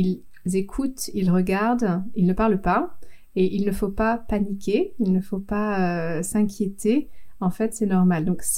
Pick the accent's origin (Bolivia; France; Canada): France; je suis française, mais je suis mariée avec un Britannique, un Anglais, et donc à la maison, il y a les deux langues, il n'y a pas une langue majoritaire qui est claire.